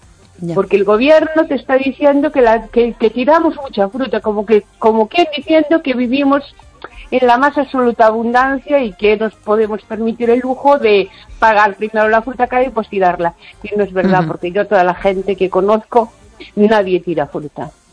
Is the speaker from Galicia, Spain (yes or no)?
yes; Lugo, Galicia, Spain